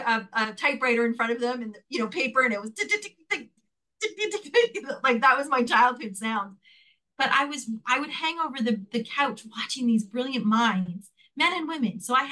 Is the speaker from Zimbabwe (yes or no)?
no; Montreal, Quebec, Canada; born there; I was born in Montreal, Quebec, in Canada. In my imprint years, I was born in 1969